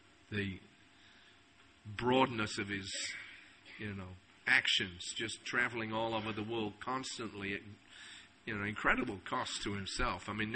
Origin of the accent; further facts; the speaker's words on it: Scunthorpe, Yorkshire and the Humber, United Kingdom; being born and brought up in Scunthorpe, or as Rameshwara used to call it, Scumthorpe.